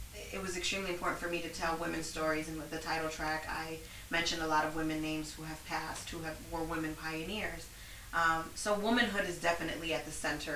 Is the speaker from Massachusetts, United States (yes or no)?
no; Chicago, Illinois, United States; So I grew up near Logan Square.